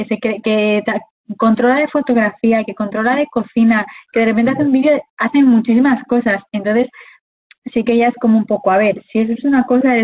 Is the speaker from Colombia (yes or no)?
no; León, Castile and León, Spain; en la provincia, bueno, yo soy de León, entonces aquí